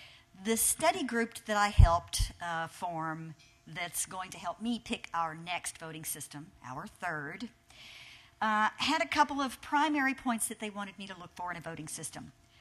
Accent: Austin, Texas, United States; Well, did I mention how proud I am to be from Austin, Texas? I'm an Austinite

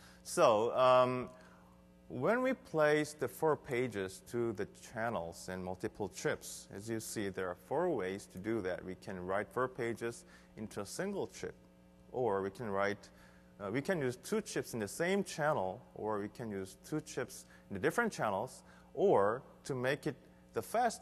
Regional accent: Seoul, South Korea; English is a second language; I'm from Seoul, Korea.

